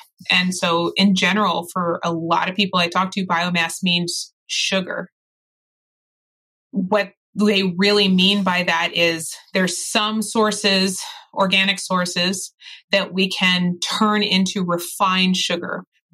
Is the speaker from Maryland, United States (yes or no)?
yes; Baltimore, Maryland, United States; But back home, I'm from Baltimore.